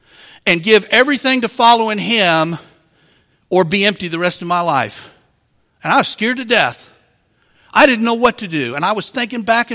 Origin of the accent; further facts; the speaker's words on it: Wisconsin, United States; I came from Wisconsin to Mississippi.